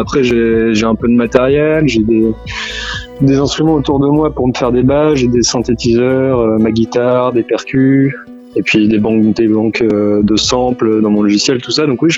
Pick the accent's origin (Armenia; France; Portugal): France; La Ferté-Macé, Normandy; des petits bars cool à Caen ou même chez moi à la Ferté-Massé